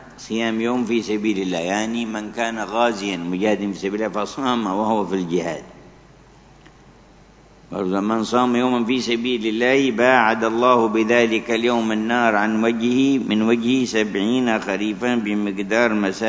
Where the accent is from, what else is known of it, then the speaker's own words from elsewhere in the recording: Hadramaut, Yemen; السائد عندنا في حضرموت